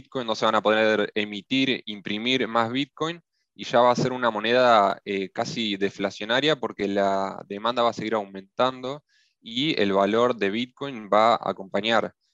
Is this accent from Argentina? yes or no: yes; Argentina; y también soy argentino. Sí, en 2013 yo tenía 18, 19 años y estaba estudiando administración de empresas.